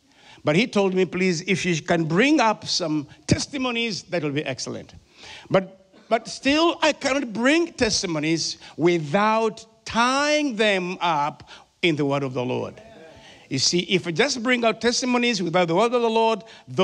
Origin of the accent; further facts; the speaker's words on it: Uganda; accent: African; English is a second language; So I pray that you will be able to understand my good African accent. That is my prayer. Uganda was a British colony.